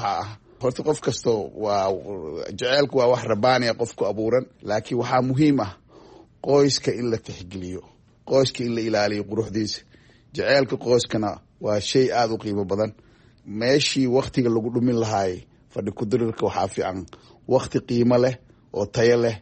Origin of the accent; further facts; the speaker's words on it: Mogadishu, Banaadir, Somalia; born or raised there; also born or lived in Barawe